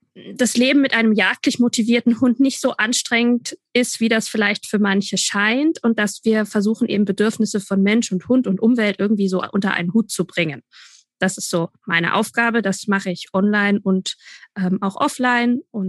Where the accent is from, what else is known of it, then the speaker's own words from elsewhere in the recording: Bavaria, Germany; Ich komme aus Franken.